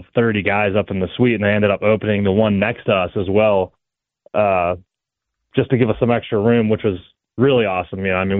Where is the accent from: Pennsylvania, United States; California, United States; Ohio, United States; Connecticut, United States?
Pennsylvania, United States; accent: not quite Yinzer; I grew up in the city, but I don't. My accent isn't quite Yinzer.